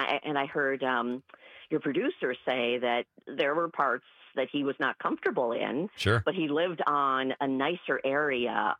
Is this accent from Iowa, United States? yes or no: no; Green Bay, Wisconsin, United States; I grew up outside of Green Bay. In Green Bay, you would, you know, buy a drink, they'd buy you one back.